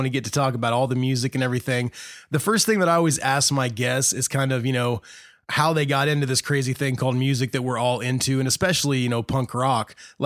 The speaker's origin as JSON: {"language": "English", "town": "Muncie", "region": "Indiana", "country": "United States", "tie": "born or raised there", "said": "they're playing in Muncie, my hometown where I live, on January 3rd"}